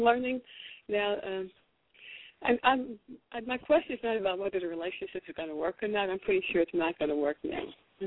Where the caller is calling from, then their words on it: Hawaii, United States; I'm calling from Hawaii.